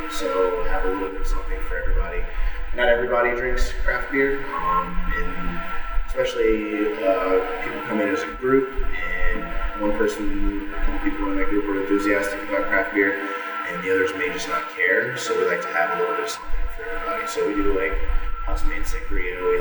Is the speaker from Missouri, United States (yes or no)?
no; New Jersey, United States; moved away as an adult; now in Asheville, United States; I grew up in New Jersey and left there to go to culinary school in Denver, Colorado.